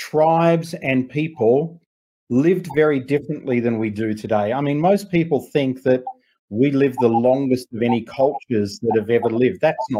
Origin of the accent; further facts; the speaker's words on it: Melbourne, Victoria, Australia; born there; moved away; I was born in Melbourne, Australia. I haven't lived in Australia for most of my life.